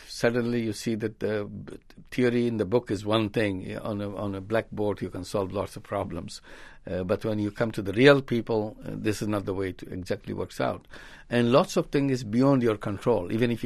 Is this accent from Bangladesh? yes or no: yes; Chittagong, Chittagong Division, Bangladesh; I have gone back to my hometown, Chittagong, and I joined Chittagong University as a teacher.